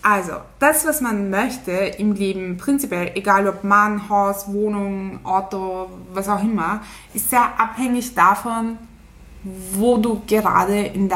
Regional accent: Turkey; Leute, ich bin eine echte Türkin.

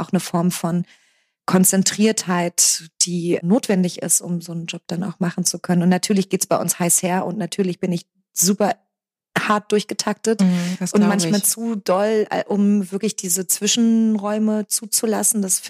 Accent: East Germany, Germany; dann komme ich noch dazu aus dem Osten.

